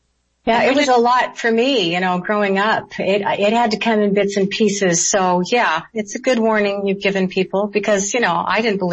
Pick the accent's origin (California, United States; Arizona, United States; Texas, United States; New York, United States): Arizona, United States; We grew up in the Arizona, and about five different little towns in Arizona.